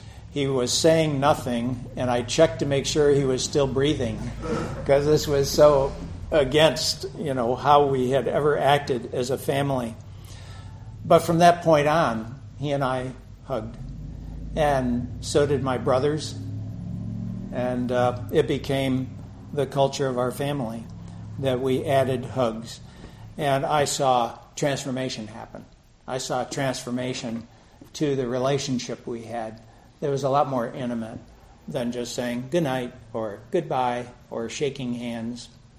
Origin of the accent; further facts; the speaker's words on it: New York, United States; So it was shortly after that I was going back to my hometown in northern New York.